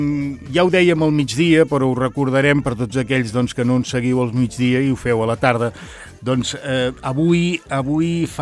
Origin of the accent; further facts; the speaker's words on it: Cornellà, Catalonia, Spain; Són del meu poble